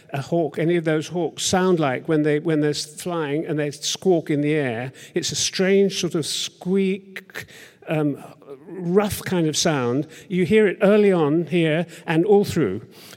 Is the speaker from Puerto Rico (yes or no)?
no; United Kingdom; that's something that as a Brit, I feel deeply ashamed about